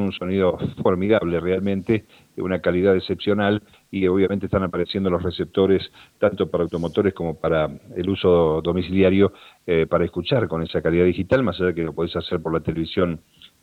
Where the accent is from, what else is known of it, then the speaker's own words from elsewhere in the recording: Argentina; Hay una costumbre complicada para nosotros que somos argentinos, que comemos alguna cosa muy rápida sobre el mediodía.